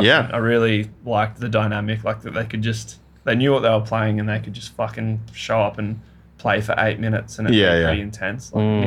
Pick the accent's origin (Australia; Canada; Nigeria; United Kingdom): Australia; Tweed Heads, New South Wales; I don't know. Like I'd never lived in a city. I grew up in Tweed Heads.